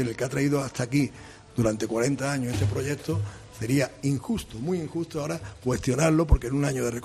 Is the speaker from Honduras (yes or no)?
no; Málaga, Andalusia, Spain; yo soy de Málaga.